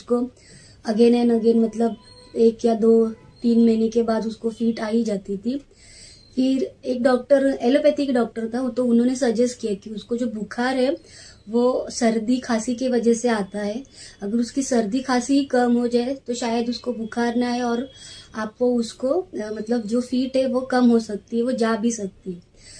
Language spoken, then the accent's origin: Hindi; Mumbai, Maharashtra, India; मैं शिवडी मुंबई से हूँ।